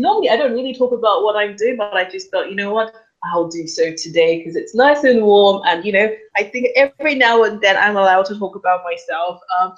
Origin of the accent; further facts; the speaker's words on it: Nigeria; I'm Nigerian, so you can imagine in Nigeria, there are, what, close to 200 million people.